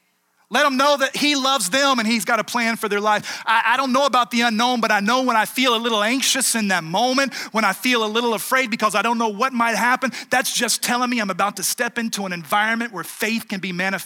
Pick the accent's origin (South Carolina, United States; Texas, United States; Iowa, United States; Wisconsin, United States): South Carolina, United States; Remember preaching on the streets of Greenville, South Carolina, which is right outside of my hometown